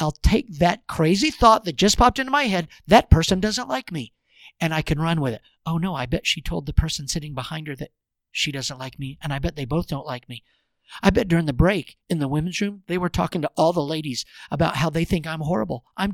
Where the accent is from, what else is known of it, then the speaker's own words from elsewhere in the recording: Georgia, United States; I'm kind of a redneck. I'm from Georgia.